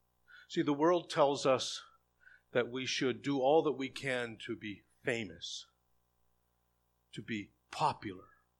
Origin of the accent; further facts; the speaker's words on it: Rockville, United States; Back in the generation that I grew up in Rockville, the fishing industry was not lucrative like it is today. We were poor.